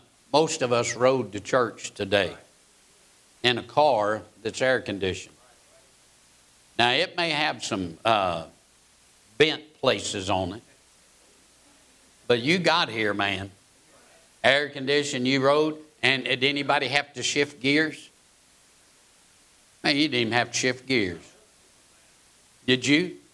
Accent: Georgia, United States; also born or lived in South Florida; I grew up, I was born in Georgia. We had a swamp cooler in Georgia. But we moved to Florida and we had fans in Florida. We were in South Florida.

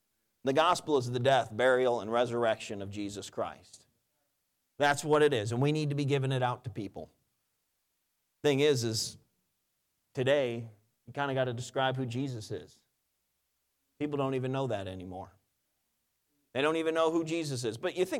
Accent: New York, United States; growing up in New York, there's a lot of Roman Catholicism.

